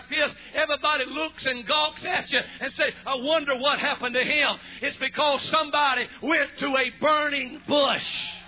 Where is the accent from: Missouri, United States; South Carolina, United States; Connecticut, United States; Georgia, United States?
South Carolina, United States; Frogmore; I'm from Frogmore. Does anybody know where Frogmore is?